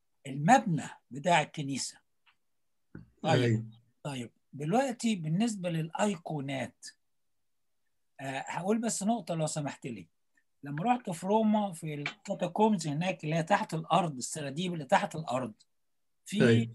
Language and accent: Arabic; Alexandria, Alexandria Governorate, Egypt; عندنا في الإسكندرية مكان برضو عندنا كاتاكومز وكانوا بينزلوا تحت الأرض